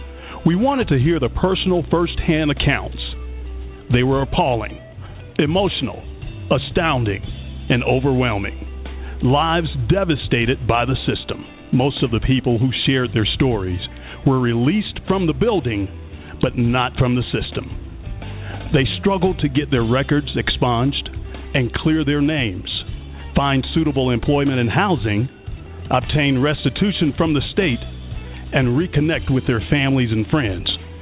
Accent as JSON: {"language": "English", "town": "Atlanta", "region": "Georgia", "country": "United States", "tie": "born or raised there", "said": "growing up in Atlanta, growing up right there in the middle of where everything is going on."}